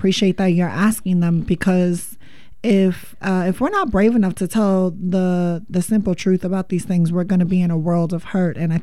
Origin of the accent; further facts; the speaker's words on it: New Jersey, United States; So for everybody, I'm from New Jersey and a longtime reader of the New York Post